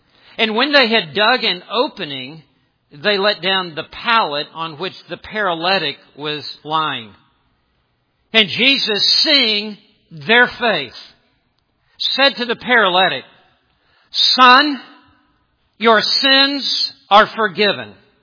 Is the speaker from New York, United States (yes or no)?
no; Memphis, Tennessee, United States; I grew up in Memphis, Tennessee, very close to Second Presbyterian Church